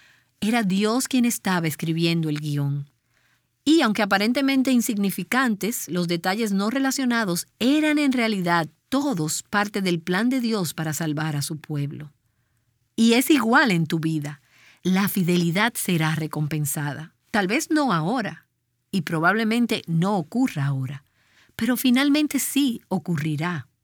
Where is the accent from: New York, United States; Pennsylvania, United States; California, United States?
Pennsylvania, United States; born there; William Penn, el fundador del estado donde yo nací, Pensilvania